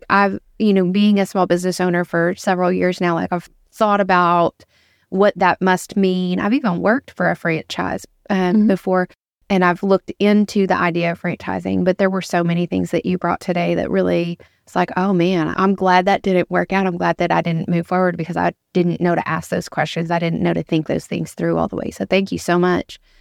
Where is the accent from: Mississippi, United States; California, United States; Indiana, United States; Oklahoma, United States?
Oklahoma, United States; there's this place back in my hometown in Oklahoma called HTO, and they do all the different iced teas.